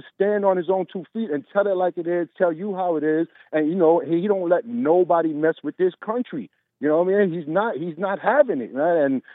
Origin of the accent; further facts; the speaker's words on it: Bronx, New York, United States; I know the same block where I grew up in the Bronx, and I'm 50 years old. The same block that I grew up on is still poor.